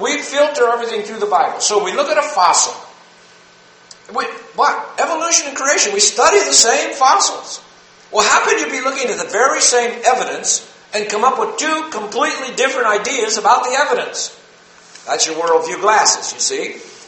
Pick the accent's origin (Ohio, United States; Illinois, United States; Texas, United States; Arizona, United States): Texas, United States; I'm from Texas, United States of America.